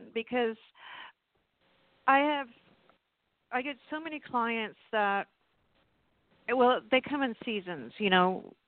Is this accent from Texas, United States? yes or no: no; Louisiana, United States; born there; now in South Carolina, United States; My family is from the South, and I was born in Louisiana.